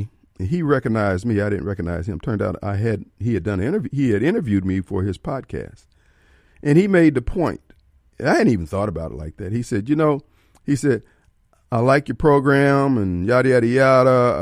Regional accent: Decatur, Illinois, United States; born there; I was born in Decatur, Illinois. I'm the last out of 11 kids.

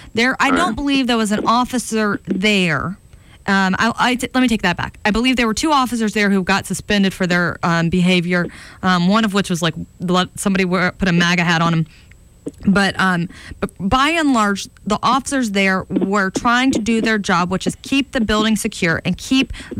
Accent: United States; but as an American, I take pride in the U.S. Capitol

